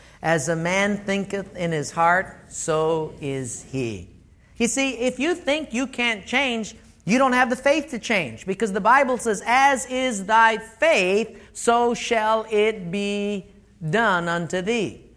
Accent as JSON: {"language": "English", "region": "Hawaii", "country": "United States", "said": "because, you know, I'm from Hawaii. I'm different."}